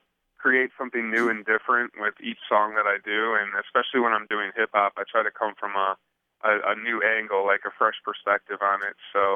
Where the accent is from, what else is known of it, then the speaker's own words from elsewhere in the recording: Cleveland, Ohio, United States; Yeah, we're both from Cleveland, so we knew each other prior to whatever.